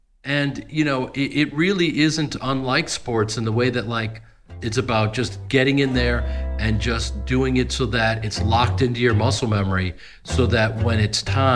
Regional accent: Chicago, Illinois, United States; also born or lived in Los Angeles; because I'm from Chicago, then spent a lot of years in L.A.

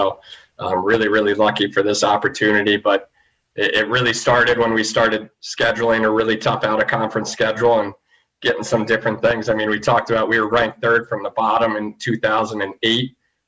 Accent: Columbia, United States; Really lucky to do that growing up in Columbia.

